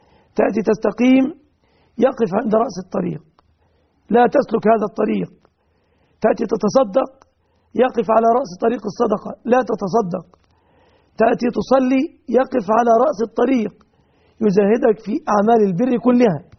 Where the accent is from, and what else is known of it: Egypt